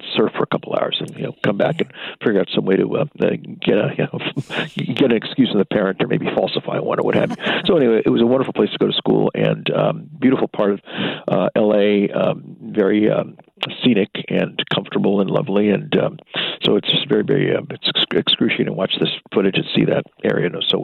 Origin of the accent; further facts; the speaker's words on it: Los Angeles, California, United States; I grew up in Los Angeles, as you may know, and specifically I went to Palisades High School